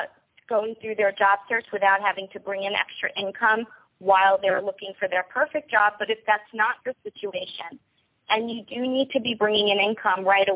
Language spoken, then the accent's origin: English; New York, United States; So I grew up in New York. I was raised on Long Island.